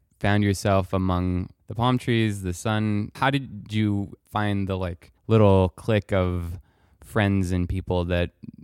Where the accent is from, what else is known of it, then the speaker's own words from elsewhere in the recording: Paris, Île-de-France, France; also born or lived in Colorado / Netherlands; now in Los Angeles, United States; I grew up in Paris, and then I lived in Colorado, which was sunny but cold, and then I lived in Holland.